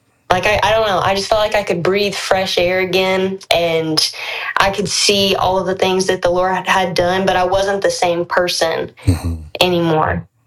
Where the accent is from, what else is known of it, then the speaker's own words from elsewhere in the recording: Georgia, United States; Well, I'm just a regular old girl. I'm from Georgia, North Georgia, small town.